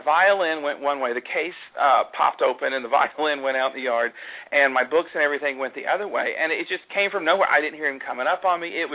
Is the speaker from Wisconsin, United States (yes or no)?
no; Oklahoma, United States; One from my home state of Oklahoma